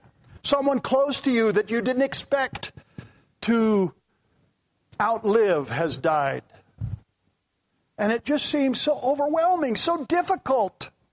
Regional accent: Wyoming, United States; I grew up in Wyoming. We don't have a sea, an ocean, and a little lake.

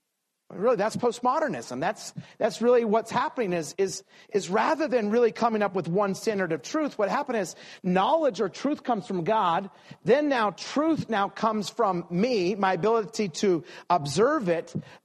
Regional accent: Idaho, United States; growing up in Idaho, we were always like 10 years behind California.

